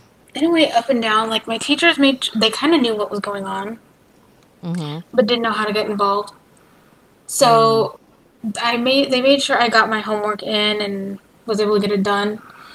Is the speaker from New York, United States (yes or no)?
no; California, United States; now in Dallas, United States; Well, as she said, I'm here in Dallas. I'm originally from California.